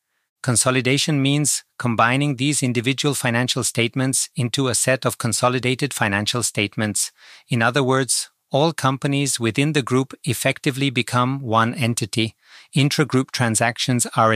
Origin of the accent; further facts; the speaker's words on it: Vöcklabruck, Upper Austria, Austria; I attended a commercial college in my hometown of Vöcklabruck.